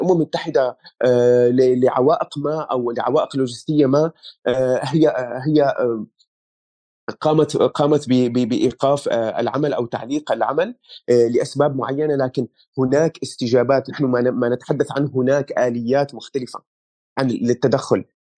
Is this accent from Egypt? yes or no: no; Syria; لسنا نحن كسوريين هم أول من يصيبهم زلزال على هذا الكوكب